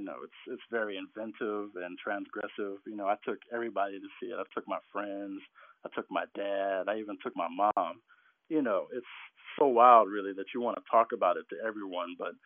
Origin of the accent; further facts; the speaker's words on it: Knightdale, North Carolina, United States; from Knightdale, North Carolina.